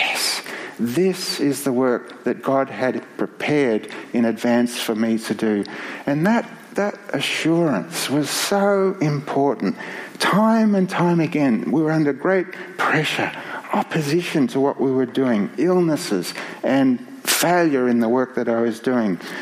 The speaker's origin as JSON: {"language": "English", "town": "Myrtleford", "region": "Victoria", "country": "Australia", "tie": "born or raised there", "said": "when I was a kid growing up in Myrtleford"}